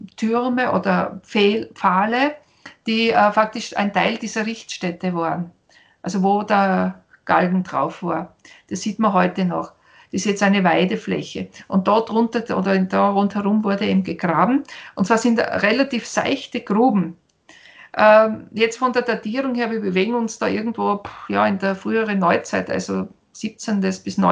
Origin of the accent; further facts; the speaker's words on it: Austria; da bei uns in Österreich halt auf unserem Gebiet.